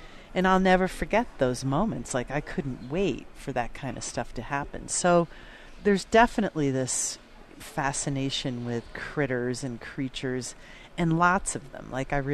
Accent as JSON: {"language": "English", "country": "United States", "tie": "born or raised there", "said": "the biggest influence for me is growing up on Long Island Sound."}